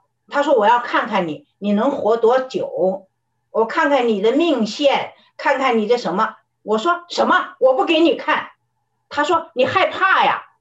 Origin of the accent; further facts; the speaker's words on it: China; 我觉得在这一点上，特别是我们中国人